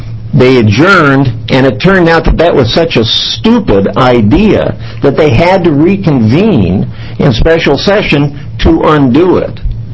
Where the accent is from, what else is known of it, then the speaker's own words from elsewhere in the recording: Gresham, Oregon, United States; I'm from Gresham